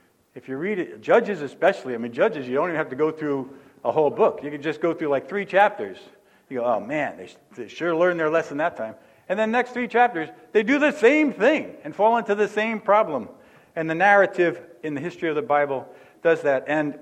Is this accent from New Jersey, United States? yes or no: yes; New Jersey, United States; so get ready to listen fast because I'm from Jersey and that's how I speak.